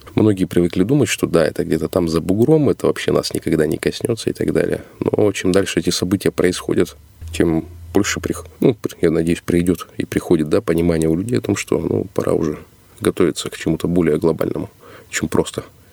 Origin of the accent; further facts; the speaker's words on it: Irkutsk, Irkutsk Oblast, Russia; born there; Родился в Иркутске.